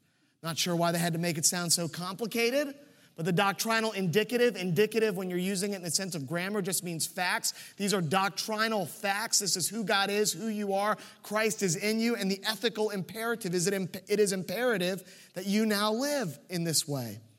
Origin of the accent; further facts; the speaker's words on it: Virginia, United States; I got to do something that I'd always wanted to do growing up in Virginia, but never had done before.